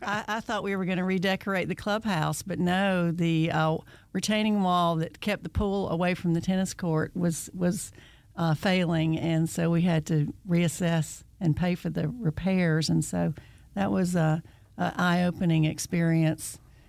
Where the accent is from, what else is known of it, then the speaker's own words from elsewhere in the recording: Georgia, United States; I'm from Georgia. My mother was a teacher. My father was a preacher. Grew up here.